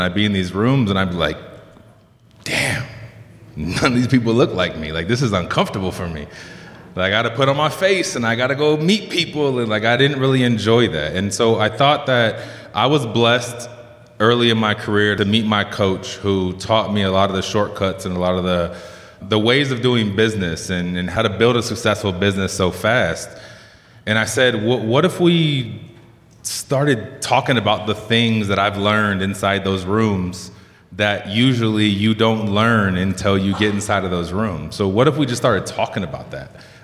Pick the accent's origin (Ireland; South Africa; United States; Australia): United States; California; now in Denver, United States; I'm originally from SoCal. I live in Denver now.